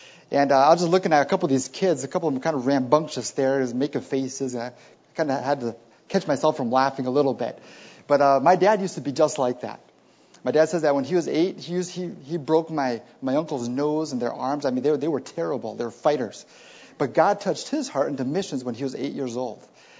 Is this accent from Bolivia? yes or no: yes; Bolivia; I grew up in Bolivia. My parents have been in missionaries since 1982. They're still there today.